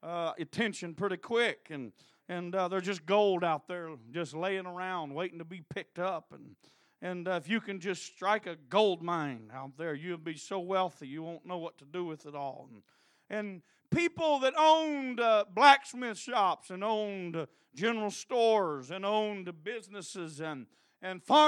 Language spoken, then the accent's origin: English; United States; born there; I'm just glad that God saw fit that I was born in America.